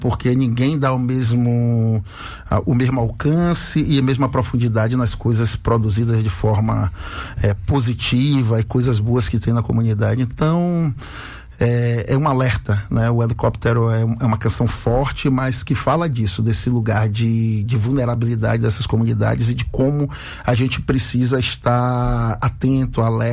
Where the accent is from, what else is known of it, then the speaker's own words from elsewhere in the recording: Salvador, Bahia, Brazil; Eu sou da Boca do Rio, propriamente dito ali do Barreiro, né? Subindo pelo Marbaque, setor 2.